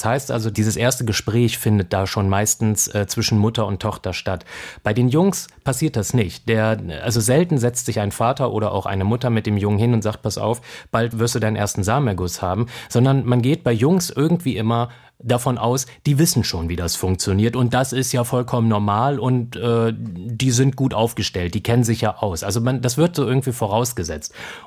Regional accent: Wolfsburg, Lower Saxony, Germany; also ich komme aus Wolfsburg, die mit den Autos

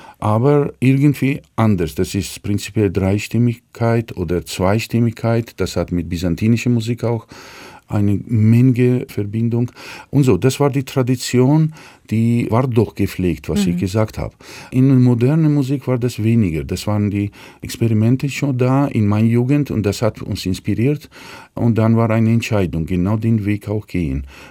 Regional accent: Georgia; Und da ist als Georgier, das ist wirklich zu erstaunen.

